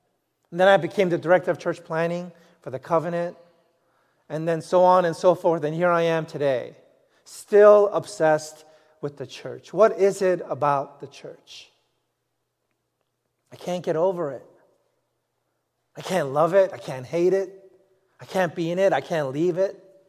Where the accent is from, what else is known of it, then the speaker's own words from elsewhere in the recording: New York City, New York, United States; I grew up in New York City, so I wasn't used to seeing stars in the sky. The only bright thing were street lamps.